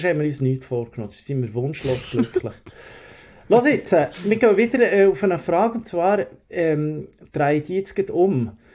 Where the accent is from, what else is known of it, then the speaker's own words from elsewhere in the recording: Locarno, Ticino, Switzerland; Das ist Schande über meinen Heimatort, muss man sagen. Ich bin ein alter Ticinese, Locarno Ticino.